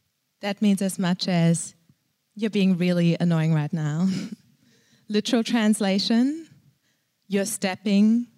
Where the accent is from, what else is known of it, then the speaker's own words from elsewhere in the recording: Melbourne, Victoria, Australia; oh, me? I'm just from Melbourne.